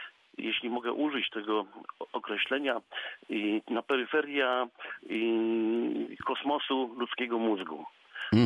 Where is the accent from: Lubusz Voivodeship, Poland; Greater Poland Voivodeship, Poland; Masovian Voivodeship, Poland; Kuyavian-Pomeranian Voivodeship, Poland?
Lubusz Voivodeship, Poland; Zielona Góra; also born or lived in Międzyrzecz; urodziłem się w Międzyrzeczu, z tym, że od razu właściwie mieszkałem w Zielonej Górze. Mama pojechała do Międzyrzecza i mnie powić, o, że tak to powiem. Natomiast mieszkanie już było w Zielonej Górze i także jestem zielonogórzaninem